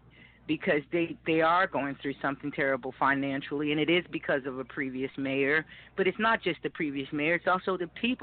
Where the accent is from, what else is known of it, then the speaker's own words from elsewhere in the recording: Miami, Florida, United States; now in Harrisburg, United States; I'm from Miami. I came to Harrisburg originally fleeing from some domestic violence issues